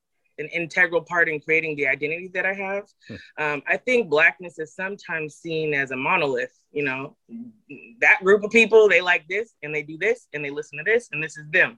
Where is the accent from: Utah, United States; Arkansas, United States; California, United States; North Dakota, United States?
California, United States; I grew up in the Central Valley. I think a lot of times when people hear about California, they hear about Los Angeles and maybe San Francisco.